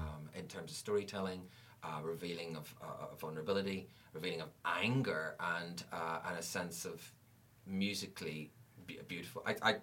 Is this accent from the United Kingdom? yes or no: no; Ireland; moved away; we don't do things like that. We just, because we're Irish, you know.